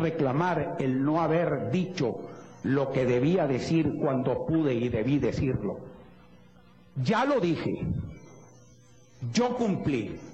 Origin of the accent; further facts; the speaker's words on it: Venezuela; He dejado hablar al venezolano angustiado que tengo dentro, porque no somos pocos los venezolanos que estamos angustiados